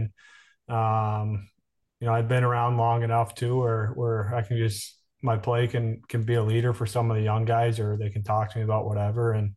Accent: Hanover, Massachusetts, United States; Yeah, I began in Boston. I grew up in Hanover, South Shore, Boston, and neither of my parents played hockey, actually.

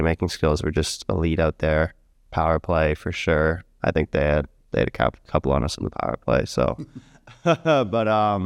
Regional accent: Boston, Massachusetts, United States; I think that obviously growing up in Boston, you see it a lot.

